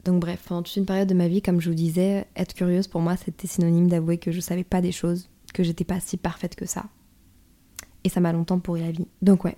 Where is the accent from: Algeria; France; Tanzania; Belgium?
France; northern France; je sais pas si c'est parce que je viens du nord de la France, pour moi c'est pas une grosse insulte.